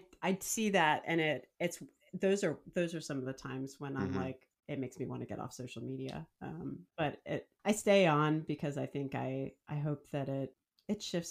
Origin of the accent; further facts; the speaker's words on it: New Jersey, United States; I'm from New Jersey, whatever the gods of New Jersey are.